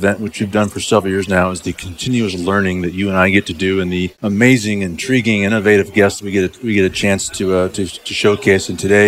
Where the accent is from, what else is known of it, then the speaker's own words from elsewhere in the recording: Chicago, Illinois, United States; Well, it is my hometown, so I appreciate the good work you're doing here.